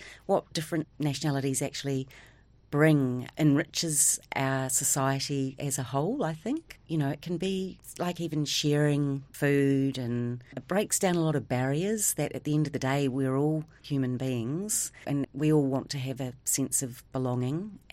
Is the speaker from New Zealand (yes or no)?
yes; New Zealand; born there; I was born in New Zealand, but my parents are Irish and they immigrated to New Zealand.